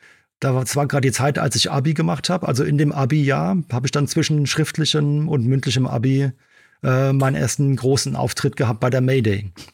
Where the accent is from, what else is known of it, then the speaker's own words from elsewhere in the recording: Frankfurt, Hesse, Germany; Also ich bin ja Frankfurter. Und in Frankfurt ist dann auch viel passiert.